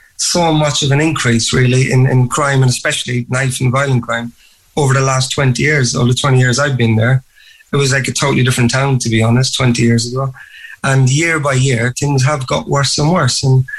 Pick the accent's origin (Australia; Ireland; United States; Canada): Ireland; Cork, Munster; Yes, when I said growing up, I always feel I was really in a lucky situation that I was obviously always into boxing from a very, very young age.